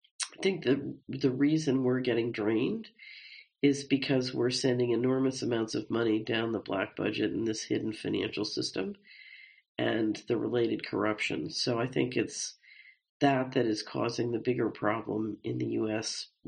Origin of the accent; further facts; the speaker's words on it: Ohio, United States; Growing up in Ohio's Rust Belt, I saw plenty of retail developments full of big box stores pop up